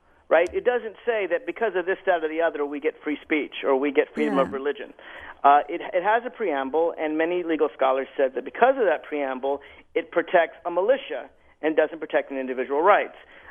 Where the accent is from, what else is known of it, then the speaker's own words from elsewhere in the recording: Tennessee, United States; In my home state of Tennessee, that's exactly what they were debating